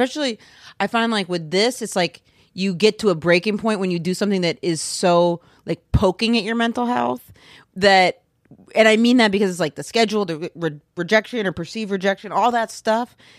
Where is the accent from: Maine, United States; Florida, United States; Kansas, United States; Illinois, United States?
Maine, United States; I always leave it open because I'm from Maine.